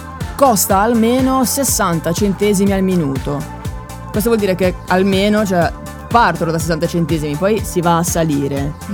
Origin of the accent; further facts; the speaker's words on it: Sardinia, Italy; io sono cresciuto in Sardegna, se uno ti mette occhio, uno si prende male, perché un po' ci si crede in Sardegna queste cose